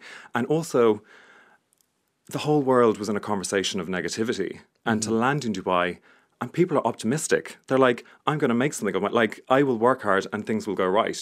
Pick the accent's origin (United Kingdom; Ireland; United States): Ireland; going there as a Westerner and as an Irish person, I think actually as well, thinking about our past and immigration